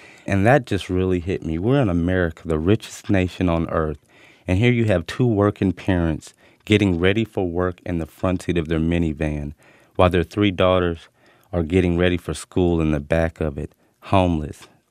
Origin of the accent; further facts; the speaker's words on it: South Carolina, United States; now in Kansas City, United States; I'm in Kansas City, Missouri. I'm from South Carolina, and that's where my mom lives at now.